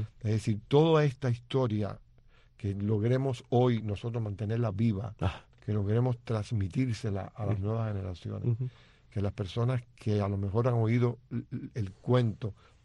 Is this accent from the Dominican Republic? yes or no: no; Cuba; como cubanos